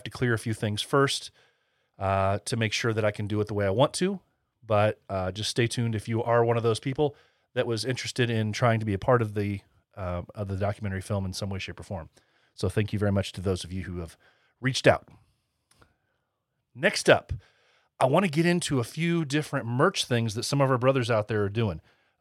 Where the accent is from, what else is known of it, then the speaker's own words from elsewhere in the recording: Indiana, United States; from Bearded Villains, Northern Indiana, and the host of The Heart of a Villain.